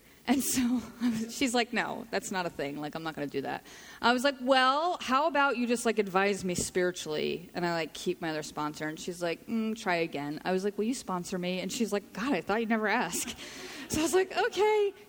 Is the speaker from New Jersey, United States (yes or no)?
yes; New Jersey, United States; I say Natty Ice because I'm from Jersey.